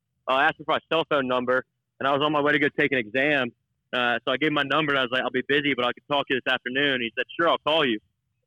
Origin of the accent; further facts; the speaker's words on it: Baton Rouge, Louisiana, United States; You know, that's been a dream growing up in Baton Rouge and everything.